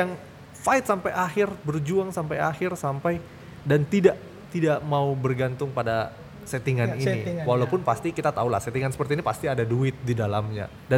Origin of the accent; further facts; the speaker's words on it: Makassar, South Sulawesi, Indonesia; Season tahun lalu betul-betul yang kayak kita sebagai orang Makassar yang bilang ini mi momennya